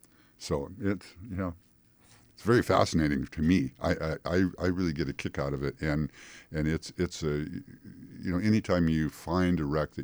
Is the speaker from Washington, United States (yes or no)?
yes; Seattle, Washington, United States; I grew up in the North Seattle area, and I wanted to get away from that kind of mentality